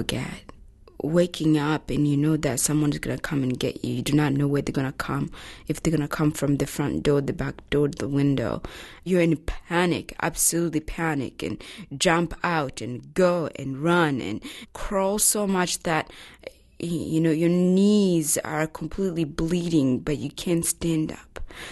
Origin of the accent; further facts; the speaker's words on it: Rwanda; because I remember how beautiful it was growing up in Rwanda.